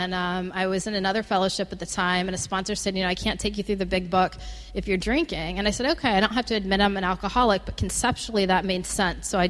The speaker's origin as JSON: {"language": "English", "town": "Fort Wayne", "region": "Indiana", "country": "United States", "said": "I'm from Fort Wayne, Indiana, the youngest of three."}